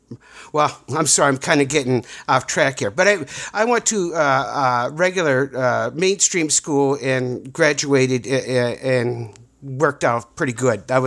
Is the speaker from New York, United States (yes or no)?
no; Minnesota, United States; also born or lived in St. Cloud; I was born in a little town, it's not so little, about 30, 40,000. Little town just out of the Twin Cities, about 50, 60 miles, called St. Cloud, Minnesota.